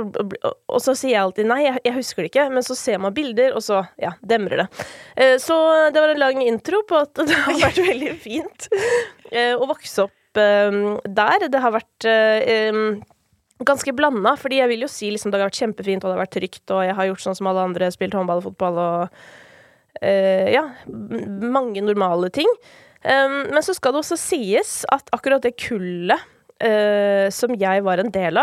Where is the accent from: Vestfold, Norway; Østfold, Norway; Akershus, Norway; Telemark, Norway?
Akershus, Norway; Kolbotn; Jeg var hjemme på Kolbotn I går, faktisk, fordi det jo flere av mine familiemedlemmer som fortsatt bor der.